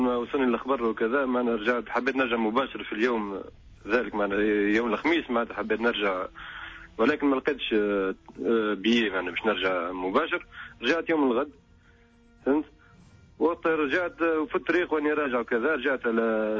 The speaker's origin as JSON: {"language": "Arabic", "region": "Monastir Governorate", "country": "Tunisia", "said": "أنا أصلي من من من من ولاية المنستير"}